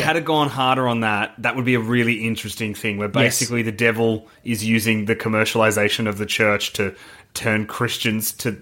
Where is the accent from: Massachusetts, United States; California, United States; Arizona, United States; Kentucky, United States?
Massachusetts, United States; Boston; We're brothers from when we grew up in Boston.